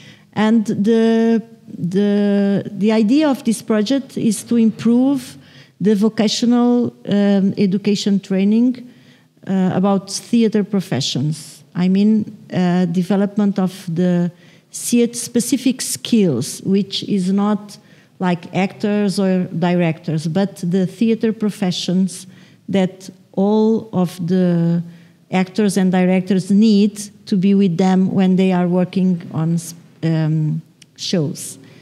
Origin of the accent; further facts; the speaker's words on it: Cape Verde; English is a second language; I'm from Cabo Verde. I work for the University of Cabo Verde.